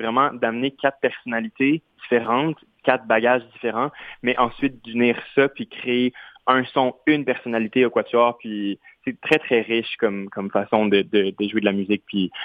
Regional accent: Quebec City, Quebec, Canada; Je viens de la ville de Québec

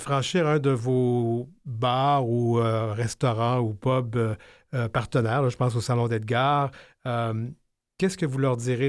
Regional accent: Quebec City, Quebec, Canada; Moi, je suis natif de Québec.

